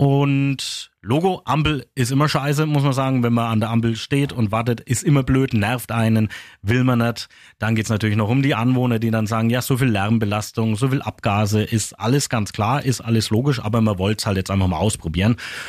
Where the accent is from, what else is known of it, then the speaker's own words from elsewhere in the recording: Küps, Bavaria, Germany; Also wenn ich schon über meine Heimat sprechen muss, dann braucht's natürlich das hier.